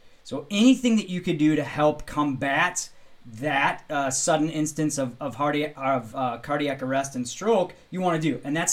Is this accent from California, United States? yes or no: no; Wisconsin, United States; I'm from Wisconsin and we're the brat and beer capital of the world.